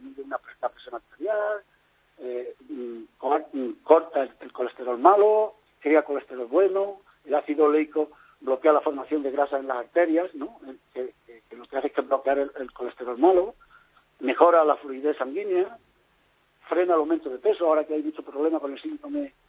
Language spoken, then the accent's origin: Spanish; Andalusia, Spain; Yo recuerdo como algo, en la familia, que en Andalucía, por lo menos en casa y en mi pueblo, pues todo se curaba con el aceite, ¿no?